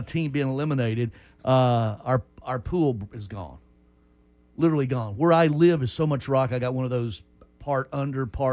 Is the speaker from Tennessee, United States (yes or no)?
yes; Nashville, Tennessee, United States; Well, I said, well, I'm from Nashville.